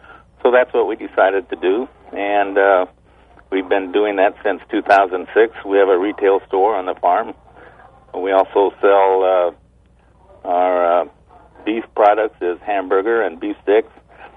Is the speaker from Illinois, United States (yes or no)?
yes; Illinois, United States; I was born and raised here in McLean County, and went to the University of Illinois